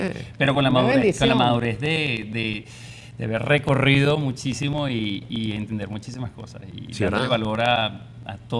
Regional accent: Venezuela; Claro, yo me imaginaba como venezolano, llegar a la agencia y alfombra roja.

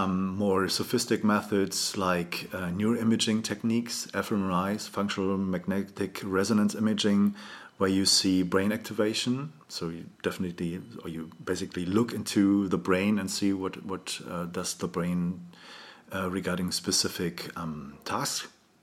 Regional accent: Germany; English is a second language; I'm originally from Germany, still living there.

